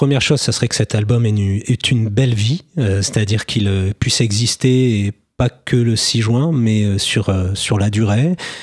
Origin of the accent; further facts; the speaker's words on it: Amiens, Hauts-de-France, France; born there; also born or lived in Bordeaux / Versailles; je suis né à Amiens. Après, j'ai beaucoup bougé, notamment quand j'avais 20 ans, j'ai vécu à Bordeaux. Après, j'ai vécu du côté de Versailles aussi. Et puis, je suis revenu dans la région